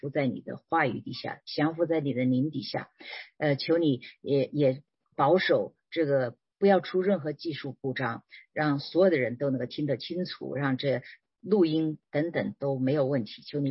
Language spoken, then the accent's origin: Chinese; Hubei, China; 我是湖北人，我的 L 和 N 从来分不清楚，第二那个前鼻音和后鼻音，后面加鸡和不加鸡的，我也从来都不清楚